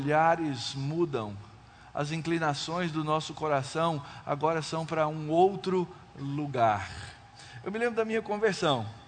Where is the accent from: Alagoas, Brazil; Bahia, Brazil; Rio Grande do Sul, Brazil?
Rio Grande do Sul, Brazil; Porto Alegre; Lá na minha terra natal, lá no Rio Grande do Sul, em Porto Alegre.